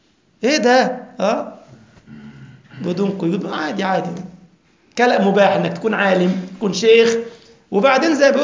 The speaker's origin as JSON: {"language": "Arabic", "country": "Egypt", "said": "حتى عندنا في مصر يقول لك بيودوا الأزهر مين؟"}